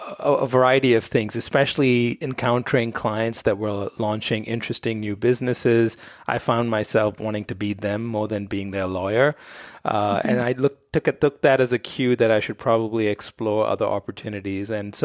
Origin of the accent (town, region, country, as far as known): Mumbai, Maharashtra, India; born or raised there; English is a second language